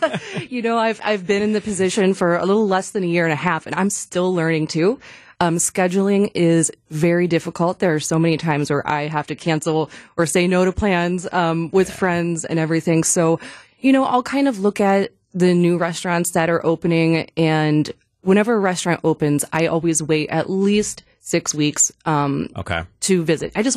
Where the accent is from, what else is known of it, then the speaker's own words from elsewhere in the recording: Greenville, Ohio, United States; my first restaurant job was actually at a Ponderosa Steakhouse my hometown of Greenville, Ohio.